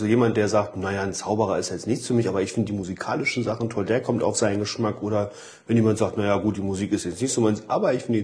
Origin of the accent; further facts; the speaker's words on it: Rhineland, Germany; für mich jetzt als Rheinländer